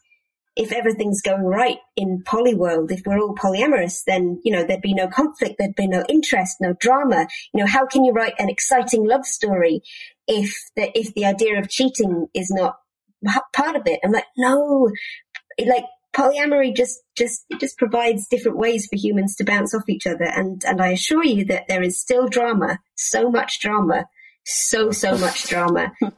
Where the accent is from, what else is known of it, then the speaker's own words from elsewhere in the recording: United Kingdom; particularly as a British person